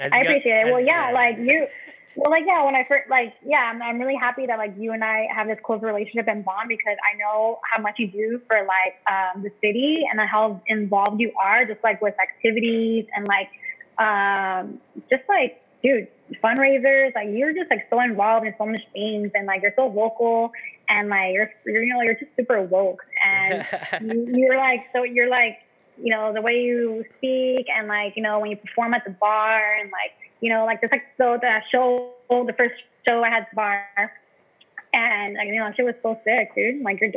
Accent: Downey, California, United States; Yes, I'm born and raised in Downey, D-Town, where the girls get down.

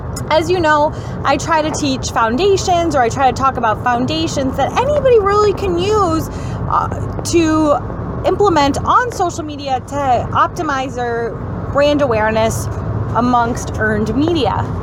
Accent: New England, United States; I'm from New England, and the Patriots will put up content from what's going on with the players of the Patriots.

